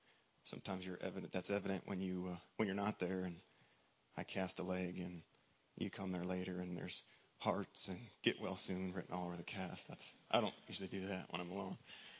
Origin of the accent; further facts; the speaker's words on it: United States; You know, I'm an American, and I go to church once in a while with family